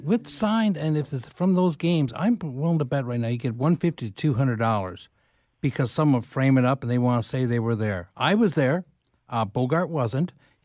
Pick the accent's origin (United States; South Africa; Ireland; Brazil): Ireland; Dublin, Leinster; now in London, Canada; being part Irish. I'm from Dublin, Kilkenny, before we went to London, Ontario, eh?